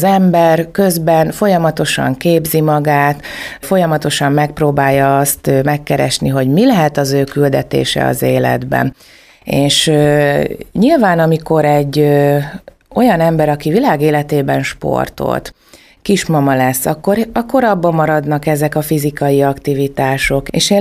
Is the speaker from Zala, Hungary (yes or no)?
no; Kiskunhalas, Bács-Kiskun, Hungary; Kiskunhalas mindig is a szívem csücske marad, és igazi lokálpatriótaként én soha nem szakadtam el szülővárosomtól.